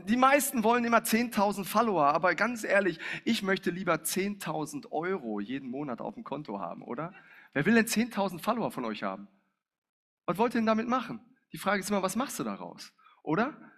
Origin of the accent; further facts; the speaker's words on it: North Rhine-Westphalia, Germany; now in Palma, Spain; Ich komme aus dem Ruhrpott, ja. Bin zwar nach Palma ausgewandert, aber der Ruhrpott nicht aus mir.